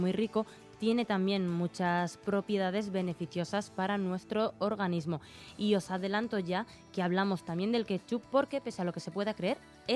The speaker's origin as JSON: {"language": "Spanish", "town": "Malpartida de Corneja", "region": "Castile and León", "country": "Spain", "said": "Bueno, mi pueblo está situado en la provincia de Ávila, es un pueblo muy pequeñito, se llama Malpartida de Corneja."}